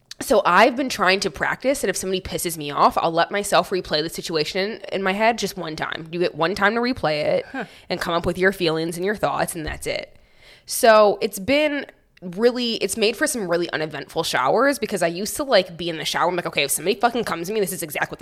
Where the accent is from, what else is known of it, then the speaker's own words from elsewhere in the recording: Bronx, New York, United States; I'm from the Bronx. I just wanted to say that.